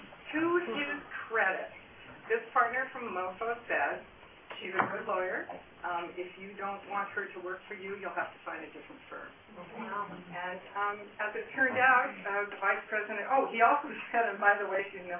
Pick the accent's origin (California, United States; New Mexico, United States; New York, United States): California, United States; Albany; I grew up in Albany, just down the road a little bit. I learned how to roller skate with a key in the parking lot of the Bank of America just off of Solano.